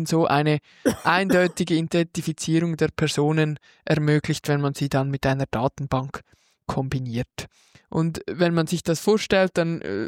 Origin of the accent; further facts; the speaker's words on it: Lucerne, Switzerland; Ja, ich bin ja aus Luzern und in meiner Stadt gibt es ein Kinderparlament